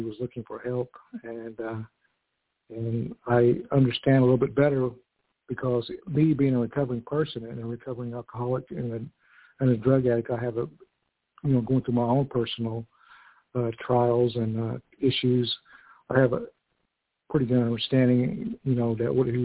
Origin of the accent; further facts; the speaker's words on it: Oklahoma, United States; I'm from Oklahoma. I'm a member of the Pawnee Kickapoo Nations of Oklahoma.